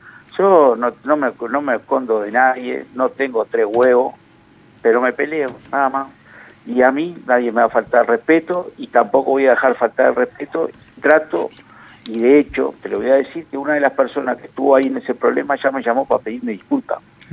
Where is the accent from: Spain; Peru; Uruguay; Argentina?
Uruguay; Eso somos los uruguayos, somos así.